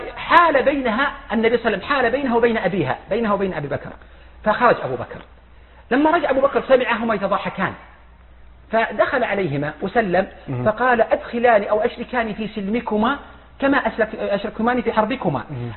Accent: Al-Qassim, Saudi Arabia; رامة وادي عندنا في القصيم

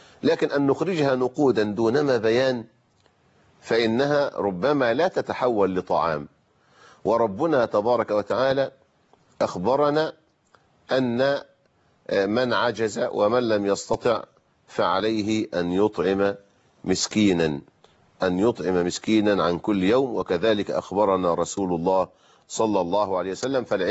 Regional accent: Egypt

